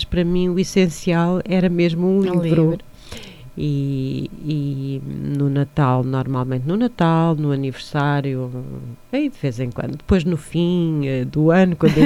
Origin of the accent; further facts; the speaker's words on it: Leiria, Portugal; born there; vieram para Leiria e, portanto, eu já nasci em Leiria.